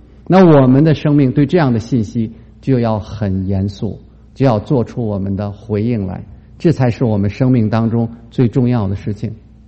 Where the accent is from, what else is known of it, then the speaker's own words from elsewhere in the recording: Beijing, China; 我是北京人啊，我北京人，我们小时候我们小朋友在一起玩的时候我们就说歌谣